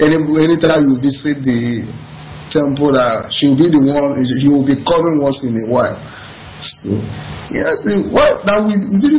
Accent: Anambra, Nigeria; now in Dakar, Senegal; from Dakar, Senegal. I'm calling from Dakar, Senegal. I'm from Idemi North local government in Anambra State.

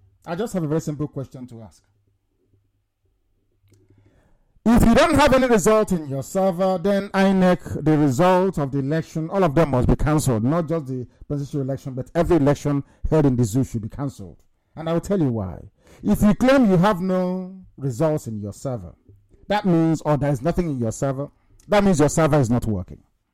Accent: Nigeria; Myself, I'm a Biafran, and I hold British citizenship. I am not a Nigerian.

